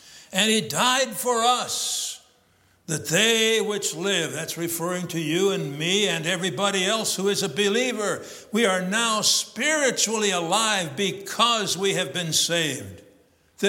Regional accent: Illinois, United States; I look back at my life. I grew up in Northern Illinois.

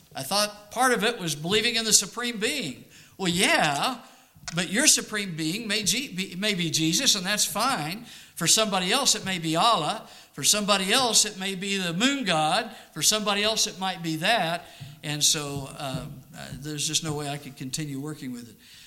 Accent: Arizona, United States; I grew up in Arizona.

